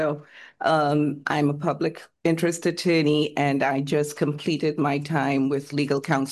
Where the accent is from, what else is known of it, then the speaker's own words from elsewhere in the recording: Trinidad & Tobago; fun fact, I'm originally from Trinidad